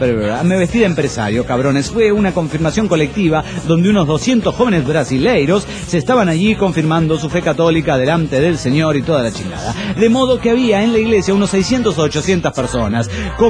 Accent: Ecuador; now in Valencia, Spain; ecuatoriano desde Valencia, España.

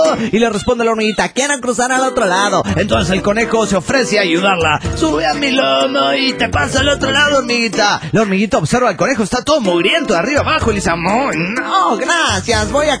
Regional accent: Toluca, State of Mexico, Mexico; de Toluca, México.

